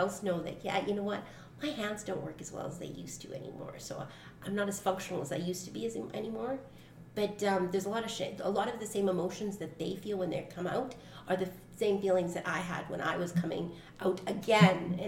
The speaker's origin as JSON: {"language": "English", "country": "Canada", "said": "I mean, it's the polite thing. We're Canadian."}